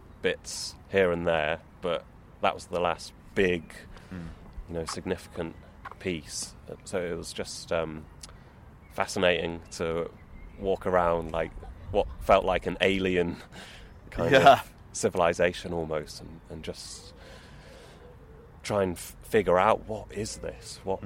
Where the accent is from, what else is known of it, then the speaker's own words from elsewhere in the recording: Solihull, West Midlands, United Kingdom; I grew up in Solihull, which is just far enough away from Birmingham to not really need to go in very often, because you've got all your everything you need in Solihull.